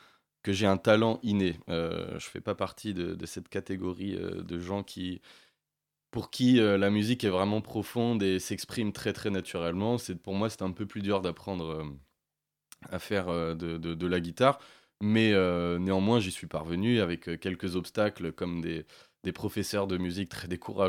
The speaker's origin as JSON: {"language": "French", "town": "Rennes", "region": "Brittany", "country": "France", "tie": "born or raised there", "also_born_or_lived": "Morlaix", "said": "En fait, j'ai grandi à Rennes, mais après, on est allé à Morlaix."}